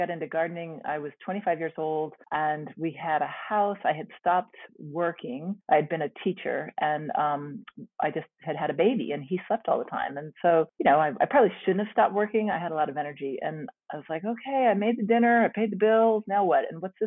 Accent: Alexandria, Virginia, United States; now in Charlottesville, United States; Uh-huh. But I grew up in Alexandria.

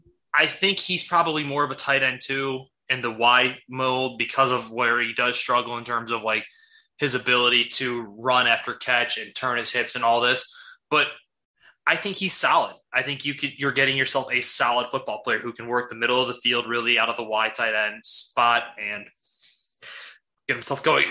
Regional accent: Chicago, Illinois, United States; We are from the Chicago area and, well, I'm actually in the city cause I'm cool guys.

